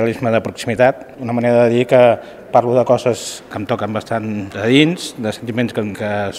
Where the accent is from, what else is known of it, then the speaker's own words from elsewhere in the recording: Mataró, Catalonia, Spain; soc de Mataró